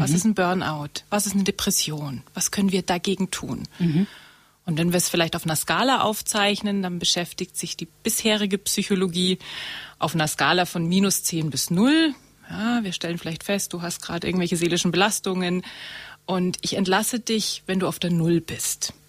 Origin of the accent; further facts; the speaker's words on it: Murnau, Bavaria, Germany; Ich habe schon immer in München gewohnt, beziehungsweise Murnau. Ich komme aus Murnau und hatte aber meinen Job in Stuttgart.